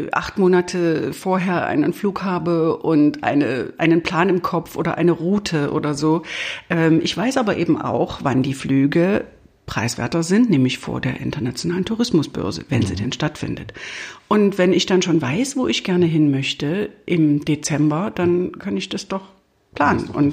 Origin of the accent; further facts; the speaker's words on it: eastern Germany, Germany; Ich habe, wie man ja unschwer hört, bin ich im Osten aufgewachsen und war gerade 20 geworden, als die Mauer fiel.